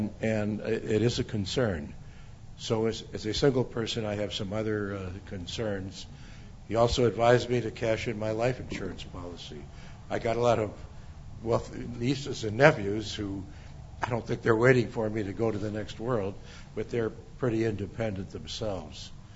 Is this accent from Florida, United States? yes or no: no; Saginaw, Michigan, United States; It's double compared to my hometown in Saginaw, Michigan, where the most expensive house in town is $150,000 and nobody's buying it.